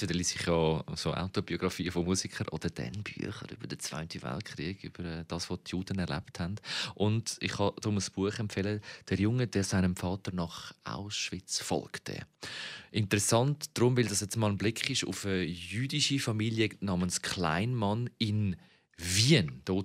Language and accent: German; Zurich, Switzerland; man weiss ja als Zürcher eigentlich, wo man muss durch